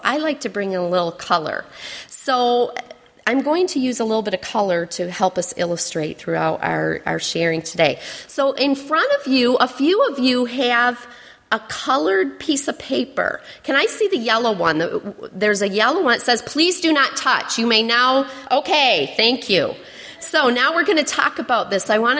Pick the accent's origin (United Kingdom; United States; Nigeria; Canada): Canada; Okay, so I'm from Canada, so I came from a yellow country.